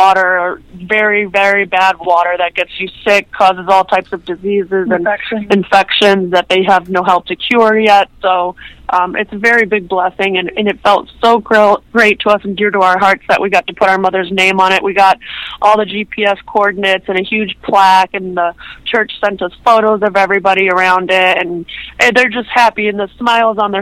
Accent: Clearwater, Florida, United States; moved away as an adult; We're from Florida, Clearwater, Florida, and we grew up in Florida.

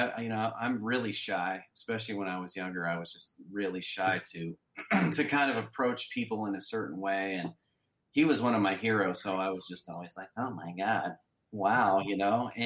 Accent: Idaho, United States; also born or lived in Seattle; I'm originally from Idaho, and then I went to Seattle in like 20.

